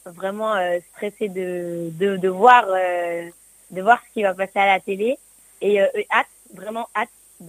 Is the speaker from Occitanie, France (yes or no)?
yes; Perpignan, Occitanie, France; j'ai 16 ans, je suis de Perpignan et je suis au lycée